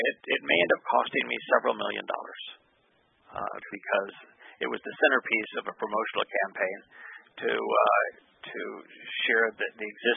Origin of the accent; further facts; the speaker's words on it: Charlottesville, Virginia, United States; There's a restaurant called Mission Barbecue in my hometown.